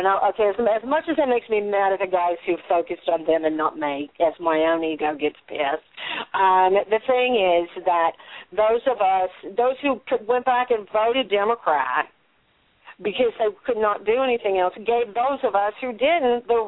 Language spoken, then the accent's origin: English; United States; I care about my vagina as an American woman